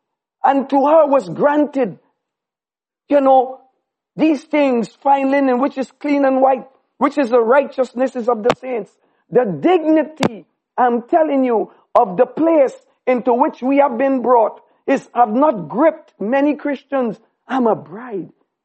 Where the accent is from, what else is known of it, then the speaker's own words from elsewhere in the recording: Trinidad & Tobago; born there; I was born in Trinidad.